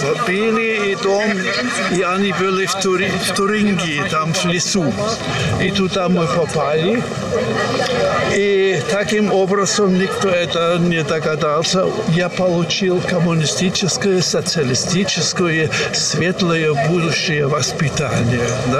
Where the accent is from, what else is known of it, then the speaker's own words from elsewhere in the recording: Silesian Voivodeship, Poland; born there; Russian is a second language; У меня тоже немецкая судьба. Я родилась в Силезии. Это сейчас Польша.